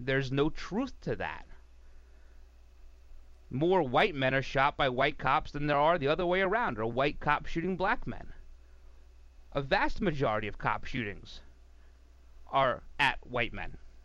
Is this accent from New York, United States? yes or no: yes; New York, United States; no matter where I live in the future, I will always say that I'm a New Yorker. I wear that like a badge.